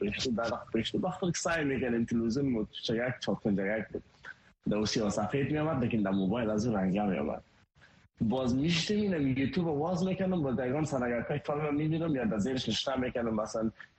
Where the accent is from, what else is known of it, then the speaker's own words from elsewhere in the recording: Afghanistan; now in India; ما یک مهاجر بودیم تمام مهاجرهایی که از افغانستان ایلا کردیم ما آمدیم طرف هندستان